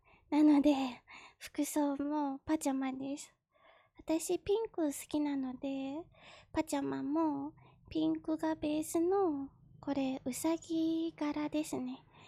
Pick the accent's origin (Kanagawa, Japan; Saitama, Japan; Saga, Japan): Kanagawa, Japan; 出身地は神奈川です。24歳で身長155センチです。